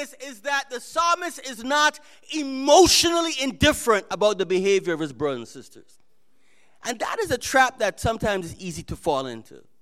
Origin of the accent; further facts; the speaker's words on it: Jamaica; That's what I say in Jamaica. That man wicked. I grew up in Jamaica